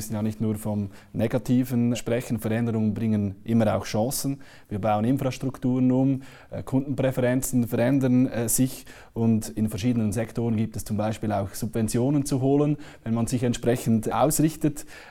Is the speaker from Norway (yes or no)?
no; Switzerland; Als Schweizer verbrauchen wir ca. 3-mal die verfügbare Erdkapazität.